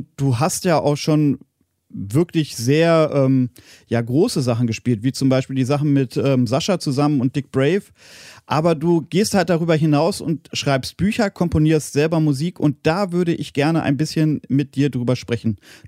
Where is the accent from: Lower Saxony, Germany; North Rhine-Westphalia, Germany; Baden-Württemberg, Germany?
North Rhine-Westphalia, Germany; Voerde; Ich komme selber aus Dienstlaken, bin da geboren und aufgewachsen, und da würde ich mich auch weniger als Niederrheiner empfinden als Ruhrgebietler.